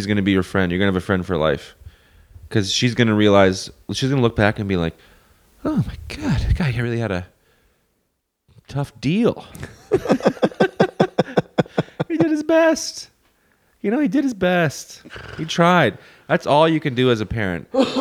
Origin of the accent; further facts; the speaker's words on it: Canada; I'm Canadian, immigration issues, everything's fine.